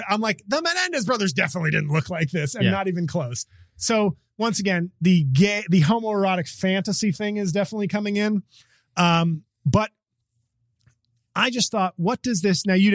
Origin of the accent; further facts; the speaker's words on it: United States; I don't watch him do Spanish stuff because I'm an American